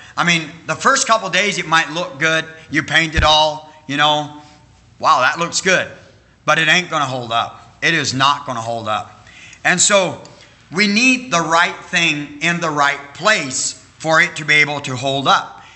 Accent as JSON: {"language": "English", "region": "Wisconsin", "country": "United States", "tie": "born or raised there", "moved": "as an adult", "said": "I was born and raised in Wisconsin until I was 18 years old. And so the last place we lived on before we moved to Indiana"}